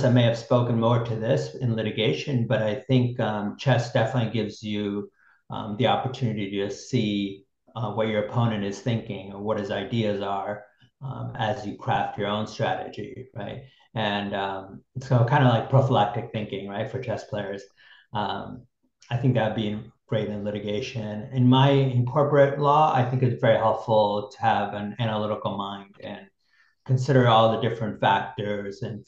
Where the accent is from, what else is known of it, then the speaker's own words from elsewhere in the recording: Newington, Connecticut, United States; I grew up in Newington, Connecticut.